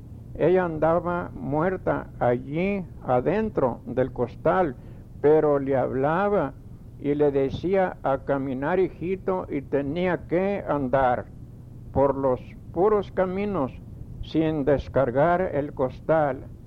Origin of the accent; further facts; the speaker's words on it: Méndez, Tamaulipas, Mexico; De mi pueblo, que se llama Méndez, a 30 millas de allí hay otro pueblo que se llama Burgos.